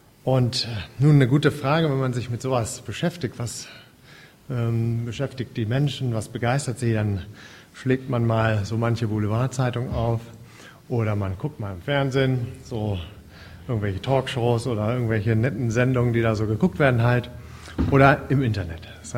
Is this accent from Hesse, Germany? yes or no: yes; Wetzlar, Hesse, Germany; born there; Geboren bin ich in Wetzlar, aber von neuem geboren hier in Bad Pyrmont.